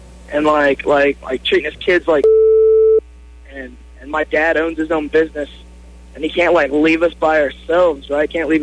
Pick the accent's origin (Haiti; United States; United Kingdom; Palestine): United States; Austin, Texas; So he moves to Kansas, and we're from Austin, Texas.